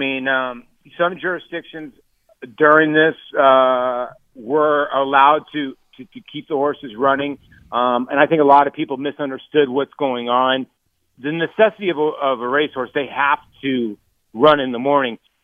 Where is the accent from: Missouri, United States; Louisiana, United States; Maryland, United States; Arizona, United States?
Arizona, United States; Phoenix; I grew up out here in Phoenix